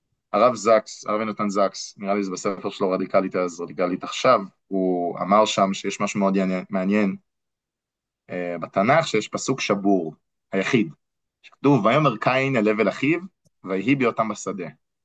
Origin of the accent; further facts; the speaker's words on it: United States; כי אני אמריקאי הרי, יש לי... אני גם אזרח אמריקאי ואני מאוד אוהב את אמריקה